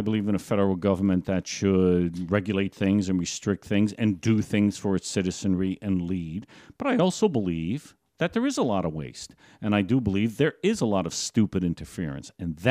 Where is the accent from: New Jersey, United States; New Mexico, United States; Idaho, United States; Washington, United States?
New Jersey, United States; Lake Stockholm; I grew up in Lake Stockholm, folks. Yep. Lake Stockholm, New Jersey. It was part of a archipelago, if you will, of lake communities comprising five lakes that were known as Stockholm.